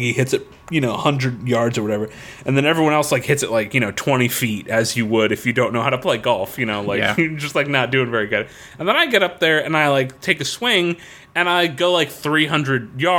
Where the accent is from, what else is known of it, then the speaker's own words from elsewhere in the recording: Florida, United States; So, as you know, I grew up in Florida.